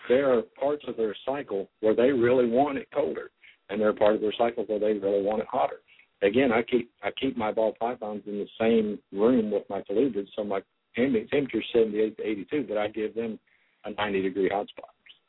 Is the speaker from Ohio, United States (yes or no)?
yes; Ohio, United States; also born or lived in Kentucky; I grew up in Ohio and some in Kentucky, but most of my teenage years and that were in Ohio.